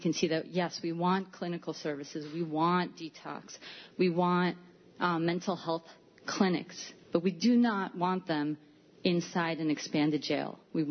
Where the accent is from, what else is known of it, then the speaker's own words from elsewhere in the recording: Freeville, New York, United States; I'm from Freeville.